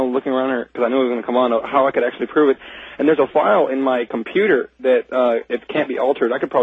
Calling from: Tamaulipas, Mexico; I am calling from Tamaulipas, Mexico. It's near the border of South Texas.

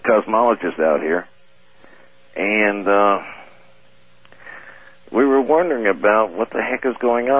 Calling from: San Diego, California, United States; I'm calling from San Diego, the home of the tailhook maniacs.

